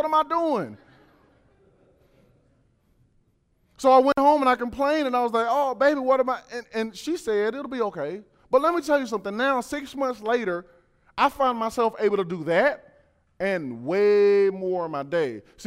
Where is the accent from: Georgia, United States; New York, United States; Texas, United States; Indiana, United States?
Georgia, United States; You know, when I was born and raised in Georgia, we would drive and it'd be acres and acres and acres of cornfields.